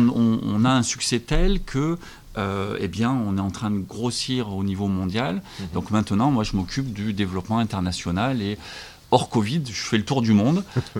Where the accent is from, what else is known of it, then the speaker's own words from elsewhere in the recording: Marseille, Provence-Alpes-Côte d'Azur, France; now in Paris, France; je suis pas parisien, moi. Je suis immigré à Paris. Donc, je suis marseillais immigré à Paris.